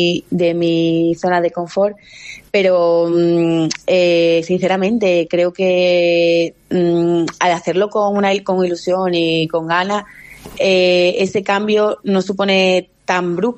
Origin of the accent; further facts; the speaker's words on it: Almendralejo, Extremadura, Spain; por Almendralejo y a preocuparme por mi pueblo, no a confrontarme con nadie.